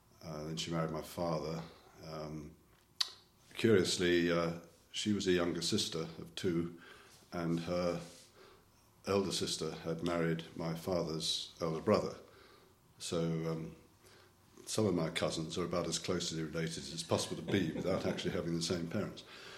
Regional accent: Worcester Park, London, United Kingdom; born there; I was born in Worcester Park in Surrey, although it's entered on my birth certificate as Wimbledon. Wimbledon, Surrey, which it isn't anymore, on the 19th of June 1945.

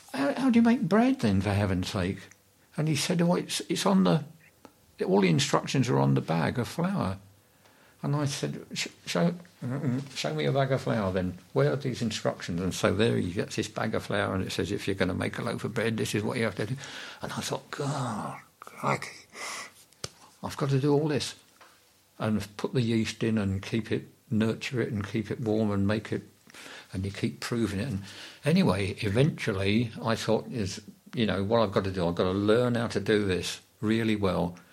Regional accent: London, United Kingdom; also born or lived in Middlesex; Because I was born in Middlesex and educated in London

